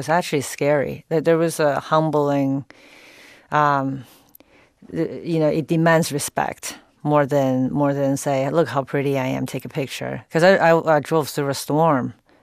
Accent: Beijing, China; now in United States; which I, growing up in Beijing, have always fantasized about and visited.

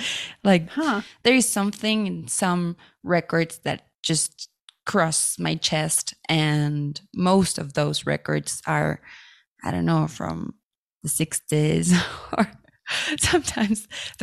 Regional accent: Coatepec, Veracruz, Mexico; And he came to my hometown, to Coatepec, and we recorded … in my parents' house.

